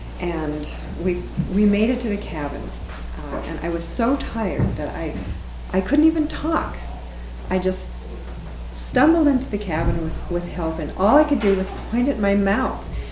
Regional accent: Vermont, United States; I'm from Vermont.

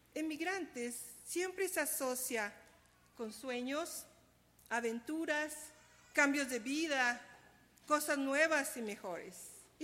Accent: Mexico; yo no soy de Guatemala, yo soy de México. I told them, I don't, because I am not from Guatemala, I am from Mexico.

